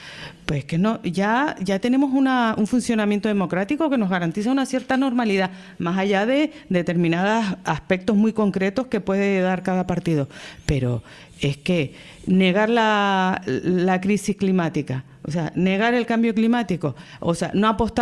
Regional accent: Canary Islands, Spain; mi tierra canaria, que yo soy tan canaria como cualquier otra persona

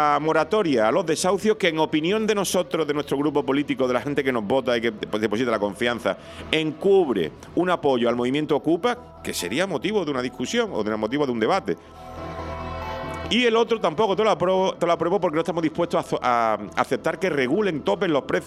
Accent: Spain; Pero yo me siento muy orgulloso de decir que soy español.

